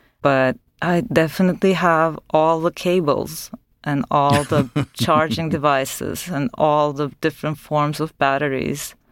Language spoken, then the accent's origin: English; Turkey; You know, I'm originally from Turkey